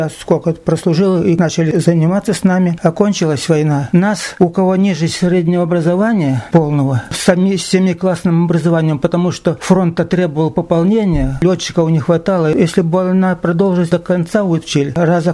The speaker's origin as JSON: {"language": "Russian", "town": "Karavay", "region": "Tyumen Oblast", "country": "Russia", "tie": "born there", "said": "Я родился в Сладковском районе, деревне Каравай."}